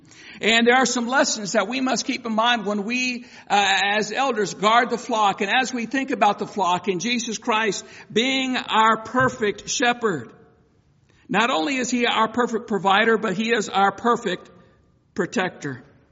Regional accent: Bulverde, Texas, United States; And I remember growing up in Boverde, Texas, and going to my father's grandfather's ranch.

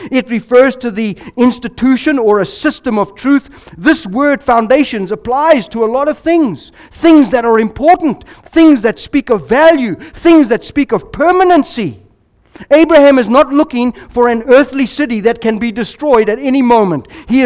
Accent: Ireland; I have in my possession some crystal from Ireland, because I'm Irish, so it's right.

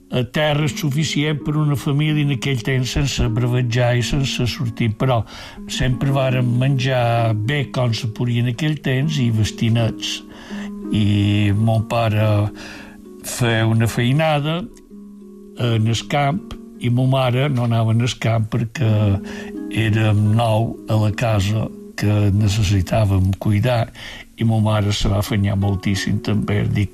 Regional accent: Piniali, Balearic Islands, Spain; born there; Vaig néixer a Piniali, que pertany a l'Ajuntament de Sencelles, dia 13 de desembre de 1938.

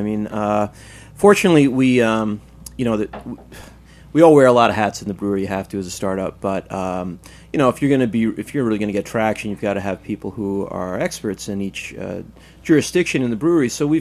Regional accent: Queens, New York, United States; I'm from Queens originally.

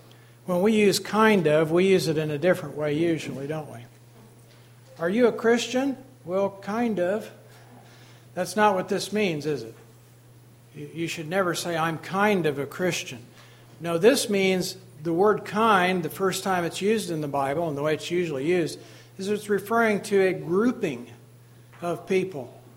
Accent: Missouri, United States; Eric grew up in Indiana. I grew up in Missouri.

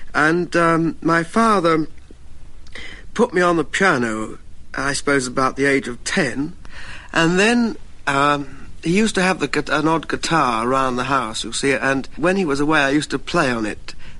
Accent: Battersea, London, United Kingdom; born there; Yes, I was born in Battersea.

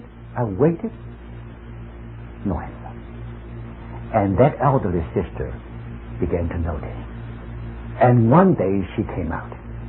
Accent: East China, China; moved away; I came from East China, and this was South China.

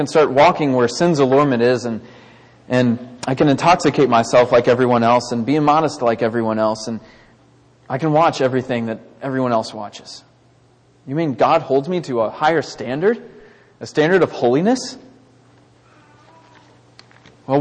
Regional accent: Baytown, Texas, United States; You know, a few years ago, when I was growing up in Baytown, our preacher went to across the street

